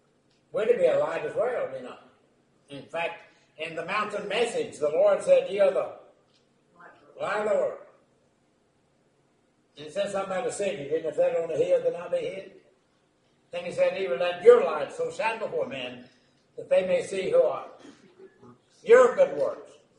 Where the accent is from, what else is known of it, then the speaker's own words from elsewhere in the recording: Kentucky, United States; I know Loretta and I grew up in Kentucky. I know we like cornbread.